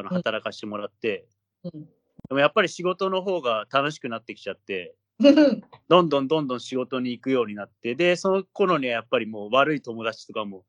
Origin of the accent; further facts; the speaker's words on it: Matsumoto, Nagano, Japan; 僕も長野県の松本市出身なんで、田舎の方なんで、